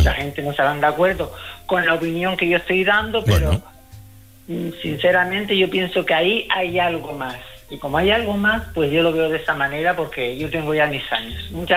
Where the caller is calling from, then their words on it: Las Palmas de Gran Canaria, Canary Islands, Spain; yo soy de Las Palmas de Gran Canaria, acabo de llegar a Zamora y estoy encantada.